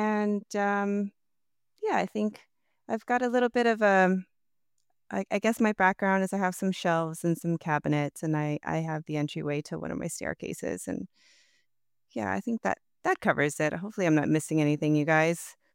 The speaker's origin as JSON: {"language": "English", "town": "San Diego", "region": "California", "country": "United States", "tie": "born or raised there", "said": "yeah, I'm from Southeast San Diego, which is in Southern California, of course, raised by my mom and my dad."}